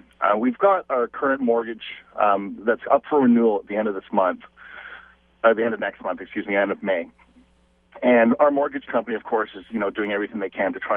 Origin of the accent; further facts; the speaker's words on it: United States; I'm from the States, so I'm used to having 25-year fixed mortgages